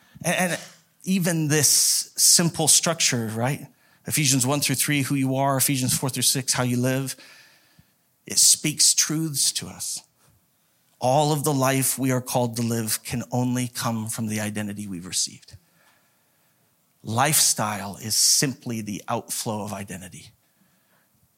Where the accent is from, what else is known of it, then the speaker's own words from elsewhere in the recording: Idaho Falls, Idaho, United States; I grew up in Idaho Falls, this smaller town, 40 to 50,000 people when I was growing up. And it was one of the larger cities in Idaho, but when you got outside of it, it was just desert.